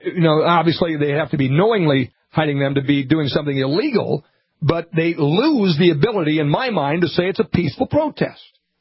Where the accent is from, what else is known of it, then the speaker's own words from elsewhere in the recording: Minnesota, United States; I'm ashamed to say my home state of Minnesota.